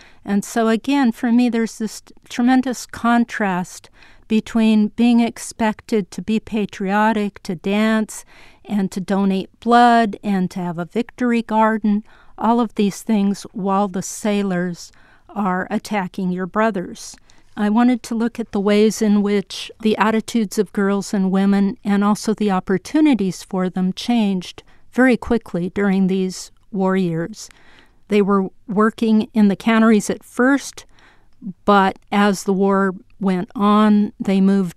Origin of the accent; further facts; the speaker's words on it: Los Angeles, California, United States; millions of sailors were receiving their basic training in Los Angeles, which is my hometown.